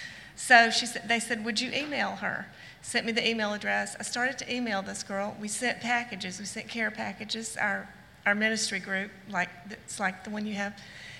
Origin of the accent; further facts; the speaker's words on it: Alabama, United States; from Alabama. We're frequent visitors.